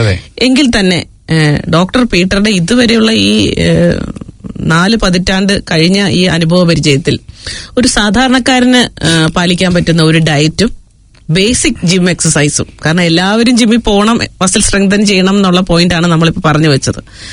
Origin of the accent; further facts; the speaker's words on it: Kerala, India; now in New Zealand; ഇവിടെയുള്ള ഞങ്ങൾ ന്യൂസിലൻഡിൽ താമസിക്കുന്ന മലയാളികൾ